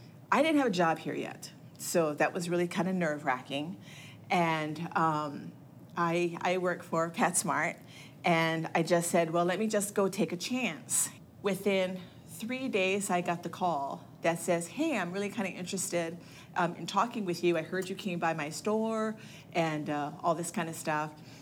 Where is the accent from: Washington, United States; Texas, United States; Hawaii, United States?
Hawaii, United States; I'm originally from Hawaii. I just wanted to be closer to the water.